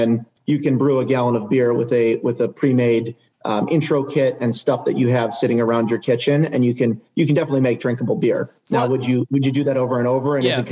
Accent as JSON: {"language": "English", "region": "Michigan", "country": "United States"}